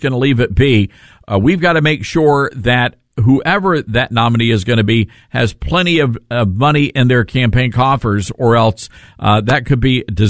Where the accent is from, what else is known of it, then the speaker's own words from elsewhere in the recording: Memphis, Tennessee, United States; now very happy to be broadcasting the program from Memphis, Tennessee, my hometown, one of the greatest cities in America.